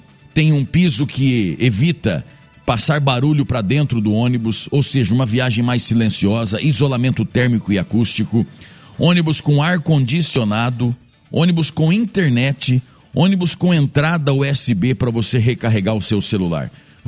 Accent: Brazil; E eu, naturalmente, como brasileiro, tenho que ter essa torcida contra a Argentina.

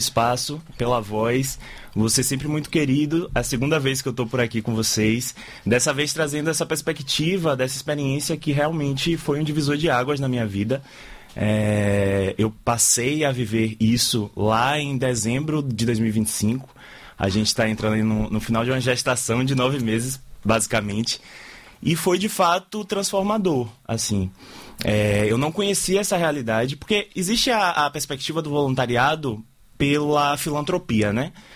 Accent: Amargosa, Bahia, Brazil; now in Salvador, Brazil; Meu domicílio é Salvador, eu vivo aqui, sou de Amargosa, mas vivo aqui em Salvador há alguns anos.

